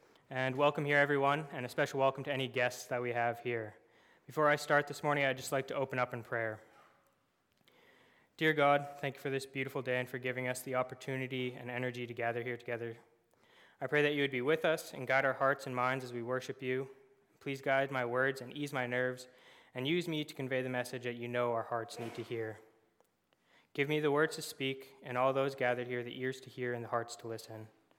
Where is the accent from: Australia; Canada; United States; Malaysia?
Canada; Altona, Manitoba; now in Brandon, Canada; I have been attending Richmond Park for about a year and a half now. I'm originally from Altona, Manitoba, but moved to Brandon after graduating from Providence with a business degree